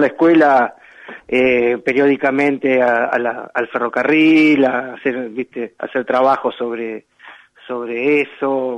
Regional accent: Pergamino, Buenos Aires Province, Argentina; born there; mi ciudad natal, Pergamino, yo nací en Pergamino, tenía talleres, puentes, todo.

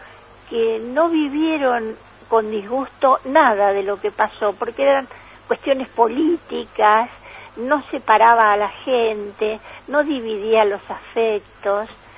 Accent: General Madariaga, Buenos Aires Province, Argentina; los que somos oriundos de Madariaga, tenemos las raíces, tenemos familia, hermanos, abuelos

